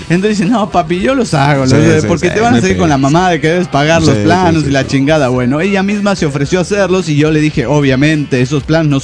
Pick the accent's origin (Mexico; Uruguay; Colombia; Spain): Mexico; Mexico City; Soy el demonio del Distrito Federal Mexicano.